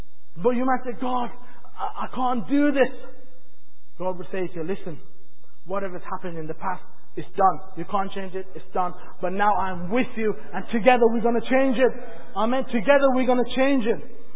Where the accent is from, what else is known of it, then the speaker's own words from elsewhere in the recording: London, United Kingdom; also born or lived in Nepal; now in Doncaster, United Kingdom; I was brought up in London. I didn't see myself moving to Doncaster. I was born in Nepal, but then I moved to London.